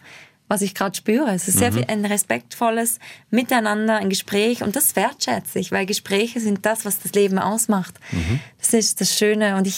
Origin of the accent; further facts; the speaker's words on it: Switzerland; accent: Swiss German; first language Swiss German; ich immer einen schweizerdeutschen Song auf dem Album habe, weil es ist meine Heimatsprache, es ist meine Muttersprache